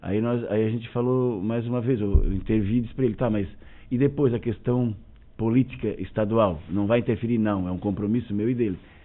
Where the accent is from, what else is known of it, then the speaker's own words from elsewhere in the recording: Santana, Brazil; born there; eu nasci em Santana